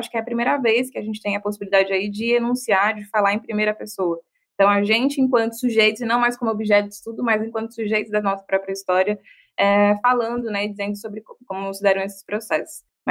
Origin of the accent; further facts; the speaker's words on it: Bahia, Brazil; sou baiana, sou mulher preta.